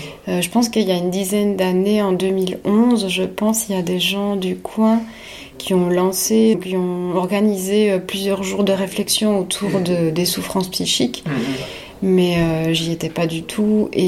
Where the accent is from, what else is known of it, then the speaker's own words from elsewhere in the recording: Belgium; moi je suis belge, j'ai débarqué dans le coin il y a 2 ans, en octobre 2020